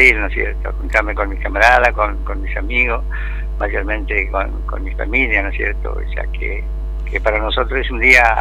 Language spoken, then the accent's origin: Spanish; Las Breñas, Chaco, Argentina; now in Santiago del Estero, Argentina; Sí, yo soy, o sea, estoy radicado hace 20 años en Santiago. Ajá. Pero soy de Las Breñas, soy claro. Del interior de la capital del Chaco.